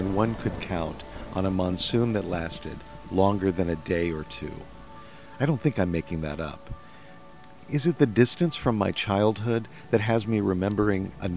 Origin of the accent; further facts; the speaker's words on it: Phoenix, Arizona, United States; I grew up in Phoenix where weather, when it isn't either hot and dry or warm and dry, is mostly mysterious.